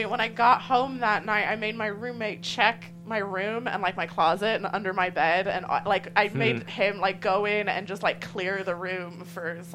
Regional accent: Galway, Connacht, Ireland; I'm from the west coast of Ireland, from Galway.

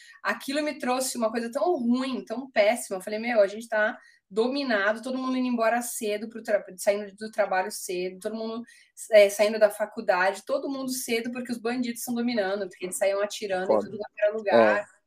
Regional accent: São Paulo, Brazil; now in Italy; Eu vim de São Paulo. Eu vim para cá em abril, agora fez, né? Que dia é hoje? Acabou de fazer 15 anos. Vim para cá em abril, para a Itália. Uau. Em abril de 2008, 15 anos.

